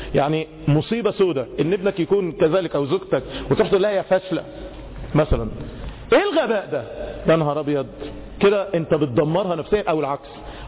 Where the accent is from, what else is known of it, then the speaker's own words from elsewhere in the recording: Egypt; احنا كمصريين، احنا كمصريين